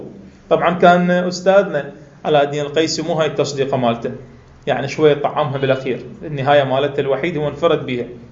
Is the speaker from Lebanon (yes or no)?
no; Iraq